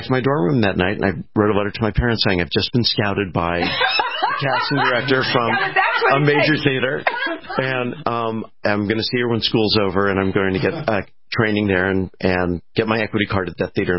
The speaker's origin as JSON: {"language": "English", "town": "Los Angeles", "region": "California", "country": "United States", "tie": "born or raised there", "said": "I mean, I grew up in Los Angeles and I knew people who were, you know, her parents were somehow involved in it"}